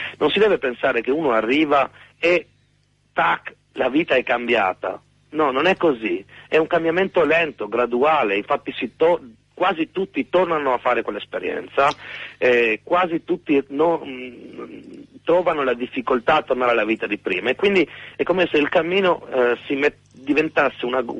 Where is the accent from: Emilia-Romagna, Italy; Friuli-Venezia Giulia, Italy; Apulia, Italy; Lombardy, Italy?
Friuli-Venezia Giulia, Italy; Trieste; sono di Trieste, per cui noi abbiamo le montagne vicine, il Carso